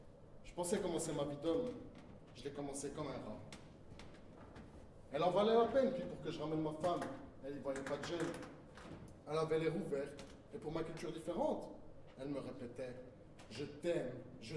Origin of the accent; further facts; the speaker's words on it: Turkey; je suis turc. Moi, je ne travaille pas dans les durums et tout, et je n'ai pas d'accent.